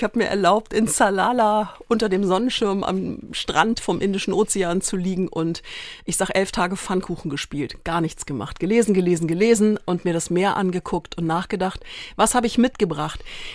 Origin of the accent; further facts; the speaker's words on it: Graz, Styria, Austria; born there; ich bin in Graz geboren, weil als mein Vater nach Europa kam, hat er in Graz an der Technischen Uni Diplom-Ingenieur studiert, hat meine Mutter kennengelernt, die haben geheiratet und dann haben sie, glaube ich, knappe 10 Jahre in Graz